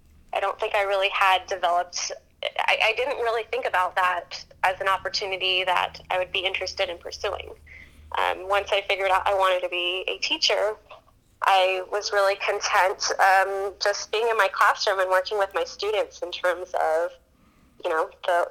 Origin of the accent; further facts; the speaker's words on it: San Jose, California, United States; It's something I always really appreciated about growing up in East San Jose specifically, is you can walk down the streets and hear all different types of languages